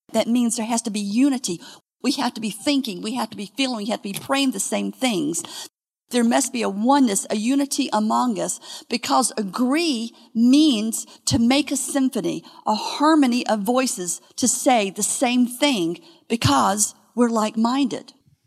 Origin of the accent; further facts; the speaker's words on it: Fort Bragg, North Carolina, United States; Now, my dad was a military person. I was raised around Fort Bragg, North Carolina, and so I know all kinds of stuff about history.